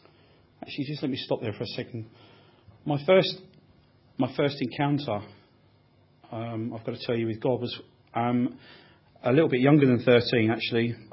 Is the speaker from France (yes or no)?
no; Crawley, South East England, United Kingdom; born there; But as I said, I was born in Crawley.